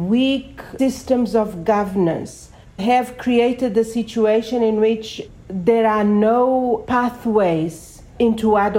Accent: Mozambique; now in United Kingdom; I am originally from Mozambique as well.

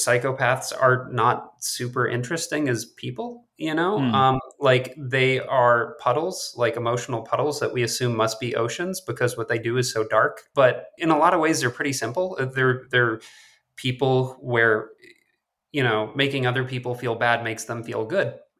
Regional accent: Maine, United States; like I'm from Maine originally. And like growing up, like not only did I not know anyone who, you know, worked in the film industry

